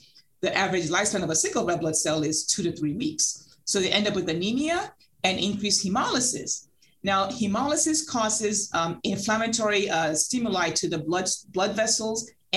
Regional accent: New York, United States; So growing up in New York and training in New York and New Jersey, there was a lot of sickle cell disease in those large cities

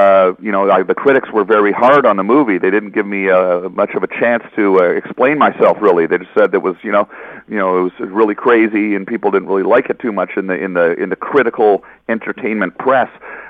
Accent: Canada; now in Los Angeles, United States; I'm Canadian, so, you know, yeah. I live in Los Angeles, but I am Canadian

